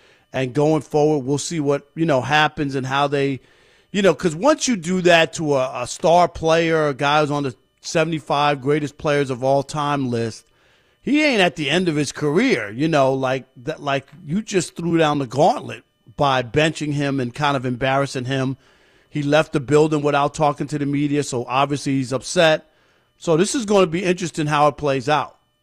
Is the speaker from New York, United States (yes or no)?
yes; New York, United States; for as long as I've been, you know, living, growing up in New York, I always seem to see a rat at some point.